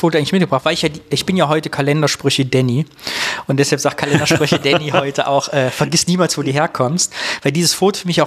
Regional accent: Harz, Germany; Keine Menschen. So ist das, keine da, wo ich herkomme, aus dem Südharz. Man sieht wenig Menschen auf der Straße.

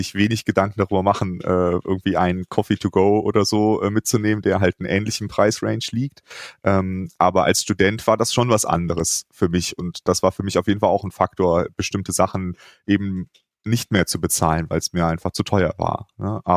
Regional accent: Cologne, North Rhine-Westphalia, Germany; Ich bin ja in Köln groß geworden

